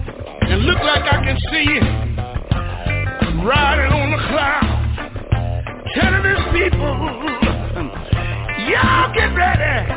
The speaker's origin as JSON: {"language": "English", "town": "Houston", "region": "Texas", "country": "United States", "tie": "born or raised there", "said": "When I think about my hometown in Houston, Texas"}